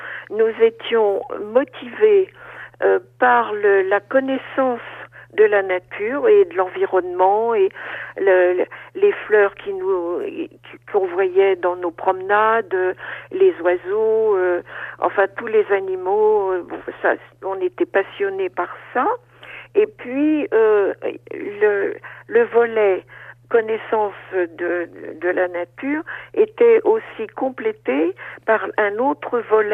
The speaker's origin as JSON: {"language": "French", "town": "Paris", "region": "Île-de-France", "country": "France", "tie": "born or raised there", "said": "je suis née à Paris et où j'ai vécu à Paris jusqu'à mon mariage."}